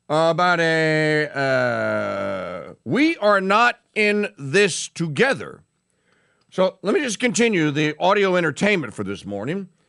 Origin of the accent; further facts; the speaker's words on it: Louisiana, United States; I'm an American citizen, state of Louisiana citizen, damn it.